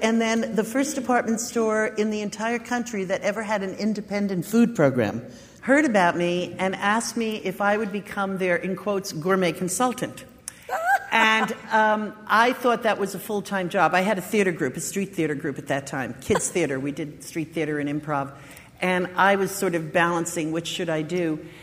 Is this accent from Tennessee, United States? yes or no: no; New Jersey, United States; I was born and raised just outside of New York City in North Jersey.